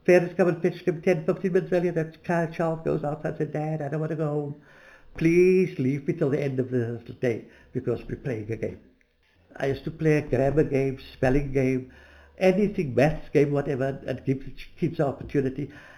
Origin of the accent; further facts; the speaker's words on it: Cape Town, Western Cape, South Africa; born there; I was born in Grassy Park, here in Cape Town. In those days, I think people were born at home. We lived in Grassy Park for a few years.